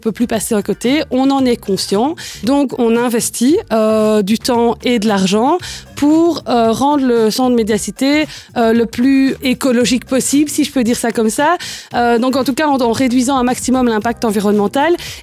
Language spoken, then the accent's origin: French; Charleroi, Wallonia, Belgium; Et moi, je suis Carolo.